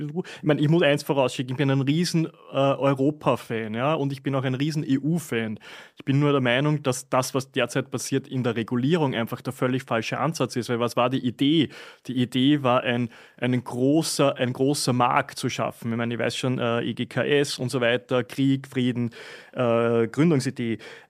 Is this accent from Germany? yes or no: no; Freistadt, Upper Austria, Austria; Na doch, es ist Freistadt, das ist sogar eine kleinere Stadt, die Mühlviertel.